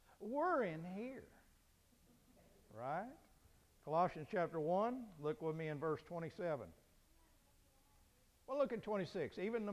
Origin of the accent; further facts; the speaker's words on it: Arkansas, United States; born there; I was born in Arkansas.